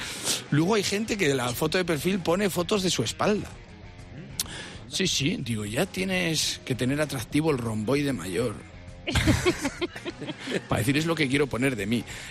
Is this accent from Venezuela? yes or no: no; Valladolid, Castile and León, Spain; cómo me recuerda a mi adolescencia en Valladolid.